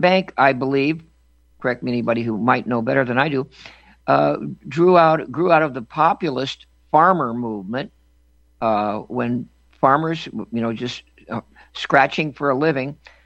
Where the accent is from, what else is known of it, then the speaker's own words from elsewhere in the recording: New York, United States; born there; now in Nebraska, United States; I was born in New York, Frank. My parents were Nebraskans while my dad was at school at Pratt Institute in Brooklyn.